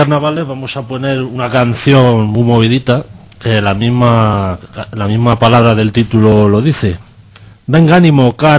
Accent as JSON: {"language": "Spanish", "town": "Pinto", "region": "Community of Madrid", "country": "Spain", "tie": "born or raised there", "said": "Por ejemplo, mi pueblo en Pinto, más concretamente carnavales familiares. Bueno, allí toda vida se ha hecho."}